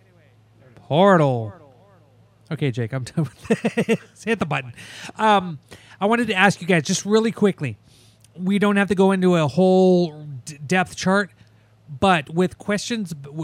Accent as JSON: {"language": "English", "town": "Montebello", "region": "California", "country": "United States", "tie": "born or raised there", "said": "there's a little brewery in Montebello, my hometown"}